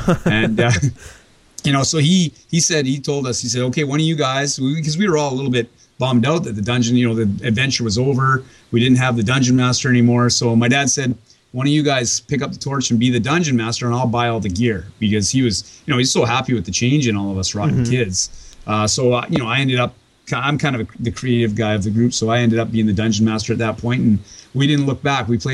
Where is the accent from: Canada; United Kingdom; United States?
Canada; Prince Rupert, British Columbia; I'm second generation. My mom was born and raised in Prince Rupert. Myself, I'm born and raised here as well. So I've spent my 43 years here.